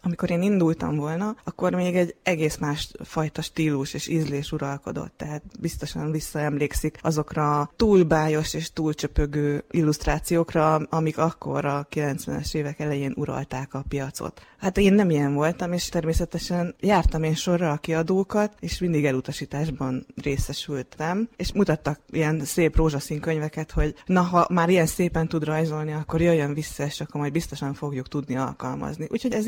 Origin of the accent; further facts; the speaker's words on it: Pilisborosjenő, Pest, Hungary; amikor Pilisboros Jenőn töltöttem a gyerekkoromat